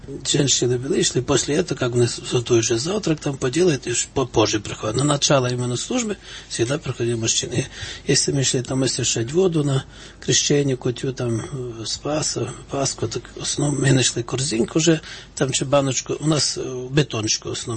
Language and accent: Russian; Lviv Oblast, Ukraine; Вообще из нашего села, вот куда я сам родом, из Львовской области